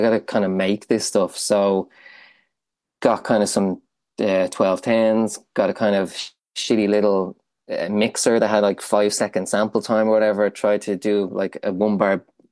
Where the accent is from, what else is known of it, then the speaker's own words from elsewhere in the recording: Ireland; But kind of growing up in Ireland in that time, like, you were an utter freak, like, if you liked hip-hop, it was like, what is this, you know?